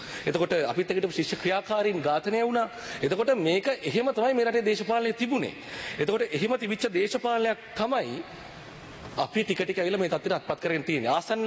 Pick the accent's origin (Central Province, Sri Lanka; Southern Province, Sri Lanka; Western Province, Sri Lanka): Southern Province, Sri Lanka; Ranna; born there; මම ඉපදුනේ හැදිලවැටෙන හම්බන්තොට දිස්ත්‍රික්කයේ තංගල්ලේ රන්න ප්‍රදේශයේ.